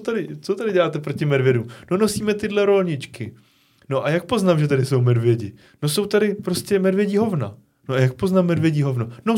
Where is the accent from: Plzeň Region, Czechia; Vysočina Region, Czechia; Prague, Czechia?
Plzeň Region, Czechia; Sušice; že já jsem původně ze Sušice, tak ze Sušice by jsem na kajaku chtěl dojet do moře